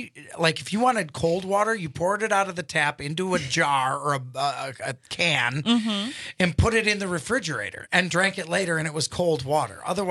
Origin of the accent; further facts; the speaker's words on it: France; accent: French; Hey, don't get on me for pronouncing it with my French accent, okay?